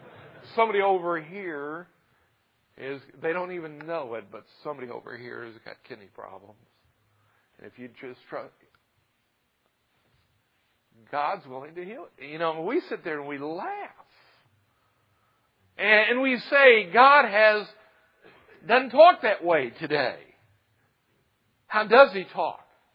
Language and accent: English; Tulsa, Oklahoma, United States; And, you know, I'm from Tulsa, Oklahoma.